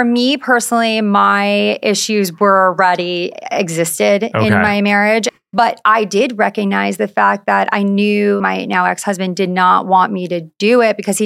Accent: New York, United States; I grew up on Long Island, so close to the city, but not like where I was with stars or anything like that.

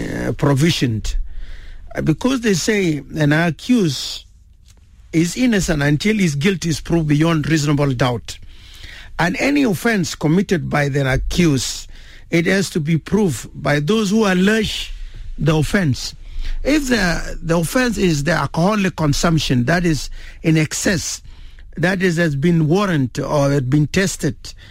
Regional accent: South Sudan; We had Sharia when we were still one country, but there's no Sharia within our territorial of Southern Sudan.

